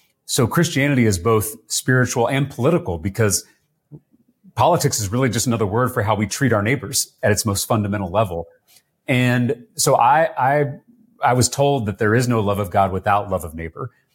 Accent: Texas, United States; growing up in Texas, I remember a time when a Texas governor would never allow the president of the United States to mess with Texas.

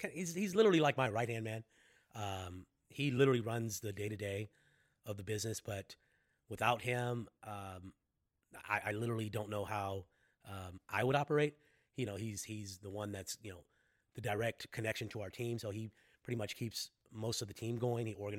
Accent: New Orleans, Louisiana, United States; I grew up in New Orleans, right? So what I saw was a bunch of creatives, okay? But they were all like street artists.

